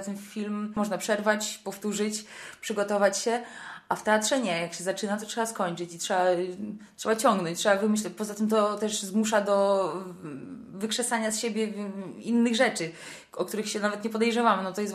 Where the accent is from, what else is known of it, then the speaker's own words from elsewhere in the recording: Legnica, Lower Silesian Voivodeship, Poland; grałam tam jakieś kółka teatralne w Legnicy, jestem z Legnicy, jeszcze przed studiami.